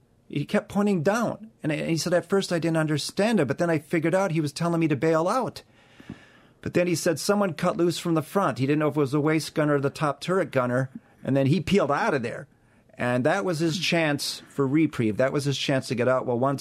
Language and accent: English; Marshfield, Wisconsin, United States; It looked like a woods from where I grew up in Marshfield, Wisconsin. Very marshy, very flat.